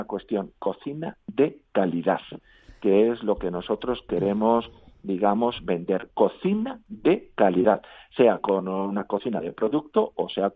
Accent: Segovia, Castile and León, Spain; yo soy de Segovia, lo siento

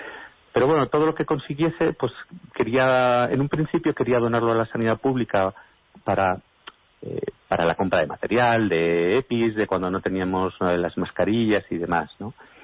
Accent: Pamplona, Navarre, Spain; now in Madrid, Spain; cuando yo llegué de Pamplona a Madrid vivía en un apartamento en Arturo Soria

